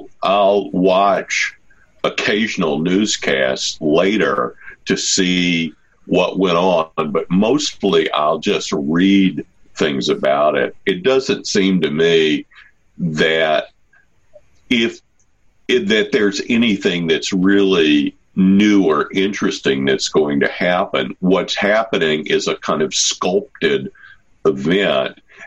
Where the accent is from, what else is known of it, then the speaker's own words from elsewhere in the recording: Mississippi, United States; And that was how I felt growing up in the Mississippi Delta.